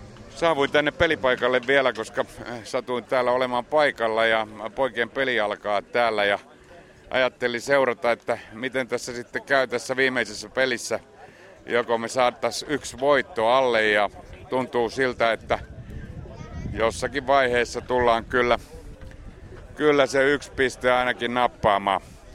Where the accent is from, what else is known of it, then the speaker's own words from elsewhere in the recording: Rauma, Satakunta, Finland; mä oon itse Raumalta kotosin ja seurannut lätkää.